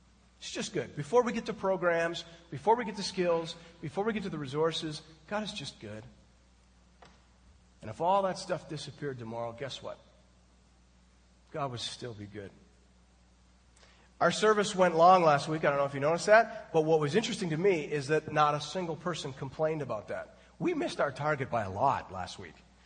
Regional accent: Canada; as a Canadian

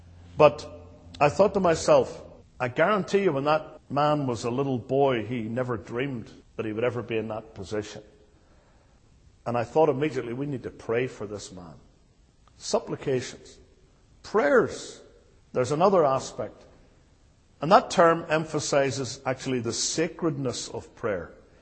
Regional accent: United Kingdom; I'm pretty much a patriot, even though I'm a Brit.

